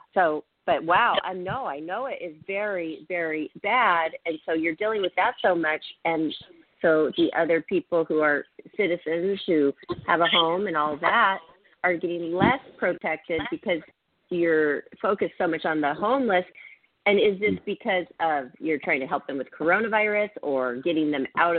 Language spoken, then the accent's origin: English; Seattle, Washington, United States; In my hometown of Seattle, Washington, I couldn't even believe what I was seeing.